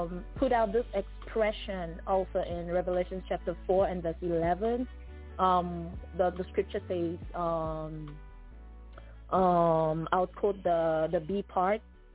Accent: Cameroon; I come from the English part. But I mostly grew up in the French part, so I speak French and English.

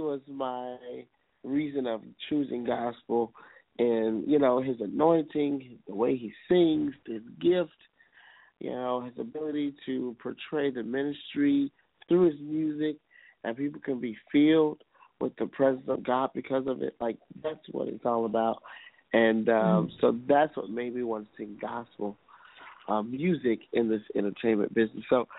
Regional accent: Chicago, Illinois, United States; now in Houston, United States; I'm from Chicago, was raised in Chicago, so I'm glad to be a Chicagoan. But now I live in Houston, Texas, so I'm a Houstonite, H-Town.

